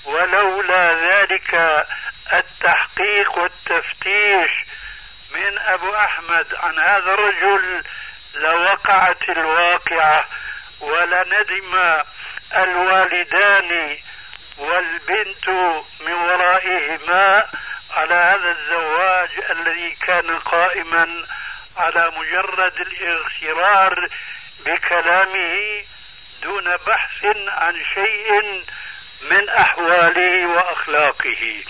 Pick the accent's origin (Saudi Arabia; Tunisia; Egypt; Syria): Syria; كما يقولون عندنا في سوريا